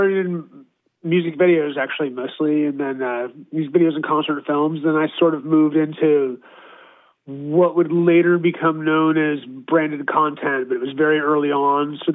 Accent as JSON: {"language": "English", "town": "Los Angeles", "region": "California", "country": "United States", "tie": "born or raised there", "said": "I grew up in sort of West Hollywood and then Santa Monica."}